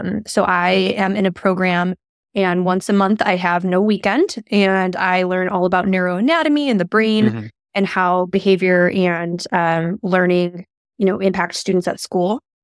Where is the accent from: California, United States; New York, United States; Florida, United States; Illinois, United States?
Illinois, United States; Chicago; So I am from Chicago originally, and I started off as a developmental therapist.